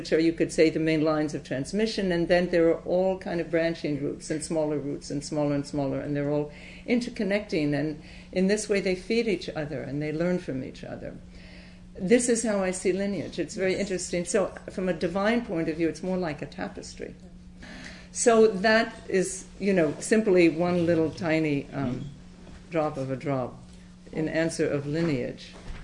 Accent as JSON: {"language": "English", "town": "Houston", "region": "Texas", "country": "United States", "tie": "born there", "said": "I was born in Houston, Texas, to French parents who came over just after the war, during the war."}